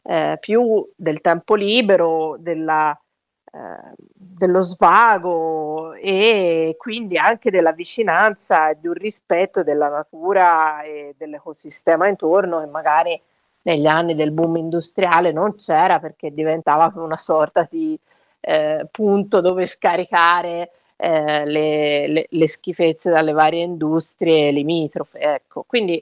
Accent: Barberino del Mugello, Tuscany, Italy; Non è un caso che sono di Barberino del Mugello

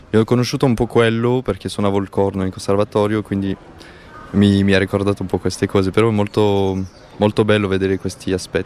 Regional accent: Auvergne-Rhône-Alpes, France; Italian is a second language; now in Cremona, Italy; Non sono di Cremona, non sono francese, di Alta Savoia.

